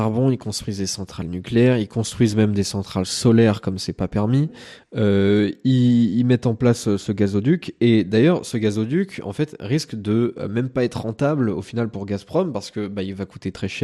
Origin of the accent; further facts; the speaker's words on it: Paris, Île-de-France, France; moi je suis parisien, donc j'ai l'habitude des travaux